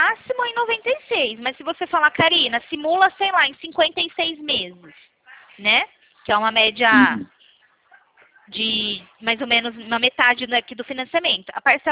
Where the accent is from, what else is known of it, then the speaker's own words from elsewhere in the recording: São Paulo, Brazil; Eu sou de São Paulo